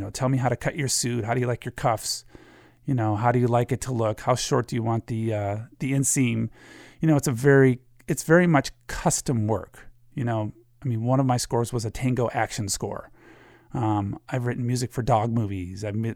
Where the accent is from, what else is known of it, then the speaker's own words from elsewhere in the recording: Ann Arbor, Michigan, United States; That picture was taken in high school. I grew up in Ann Arbor, Michigan, and she was the choir director at my high school.